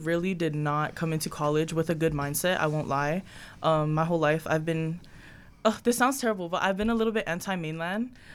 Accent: Ewa Beach, Hawaii, United States; Growing up in Hawaii, I wasn't that like open-minded to the mainland, so I never really wanted to come here.

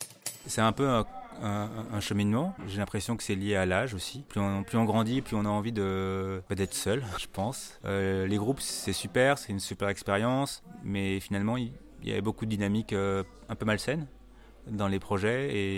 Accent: Martinique; je suis musicien originaire de la Martinique

